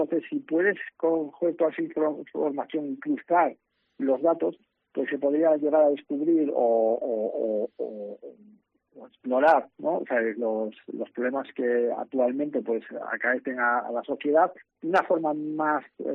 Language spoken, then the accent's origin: Spanish; Galicia, Spain; como yo, siendo gallego, ¿no? Pues he trabajado en Galicia durante muchos años